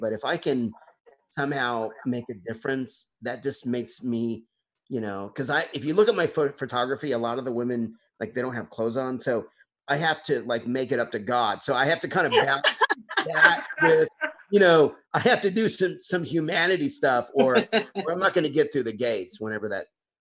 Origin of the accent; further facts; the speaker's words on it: Bentonville, Arkansas, United States; My hometown is Bentonville, Arkansas. I went to school with Sam Walton's grandson